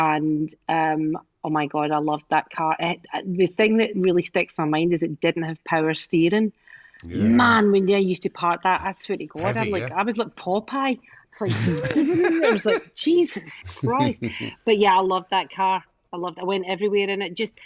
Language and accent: English; Loch Lomond, Scotland, United Kingdom; because like I grew up in Loch Lomond and like there was loads of boy racers and everything